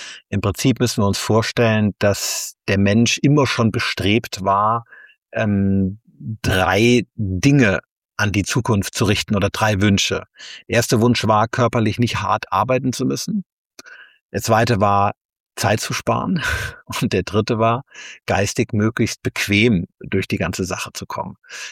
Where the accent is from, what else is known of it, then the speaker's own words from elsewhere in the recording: Rhineland, Germany; da bin ich als Rheinländer immer sehr optimistisch.